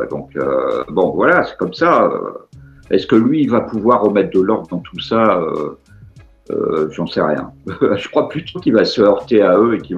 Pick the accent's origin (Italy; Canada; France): France; parce que chez nous, en France, la mentalité de la jeunesse a évolué